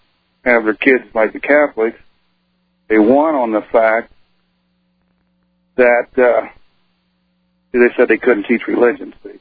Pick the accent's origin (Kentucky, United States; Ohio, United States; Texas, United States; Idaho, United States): Ohio, United States; I'm from Ohio